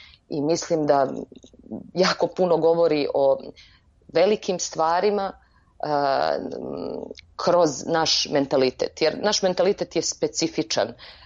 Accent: Sarajevo, Federation of Bosnia and Herzegovina, Bosnia & Herzegovina; kao što rekoh, ja sam iz Sarajeva. I moje detinjstvo, moj prvi udah, slike i filmovi najranijeg života vezani su za moje žene bosanske.

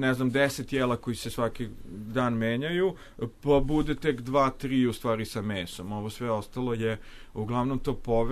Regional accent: Serbia; Tako sam stalno govorio, ja sam iz Srbije, to je istočna Evropa.

